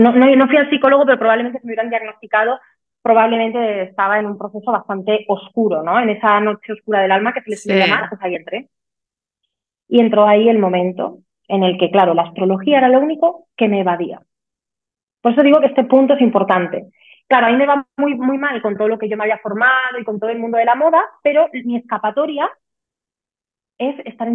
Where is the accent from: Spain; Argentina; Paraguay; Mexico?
Spain; Zaragoza, Aragon; now in Switzerland; yo soy de Zaragoza, como Cris.